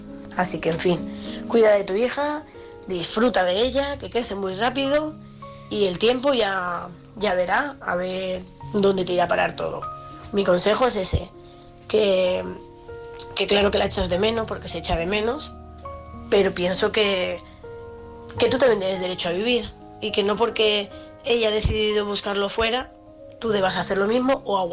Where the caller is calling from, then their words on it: Seville, Andalusia, Spain; de Sevilla.